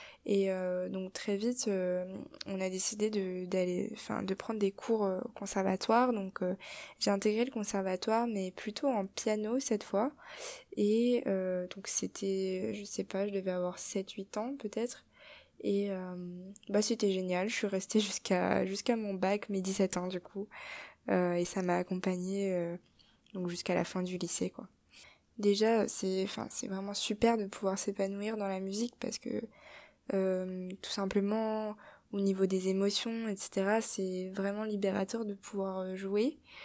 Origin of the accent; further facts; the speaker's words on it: Paris, Île-de-France, France; j'ai grandi à Paris déjà, de parents d'origine chinoise.